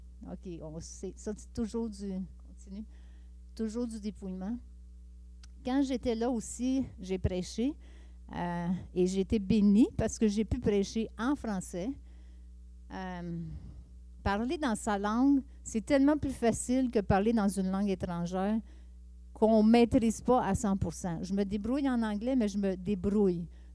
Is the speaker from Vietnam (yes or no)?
no; Quebec, Canada; also born or lived in Acadia; c'est sûr que j'ai un français, je suis québécoise, qui a été transformée en Acadie, fait que j'ai un français qui est différent.